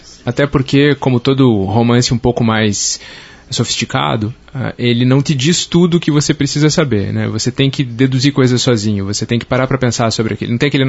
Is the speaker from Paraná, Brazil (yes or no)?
yes; Curitiba, Paraná, Brazil; eu sou de Curitiba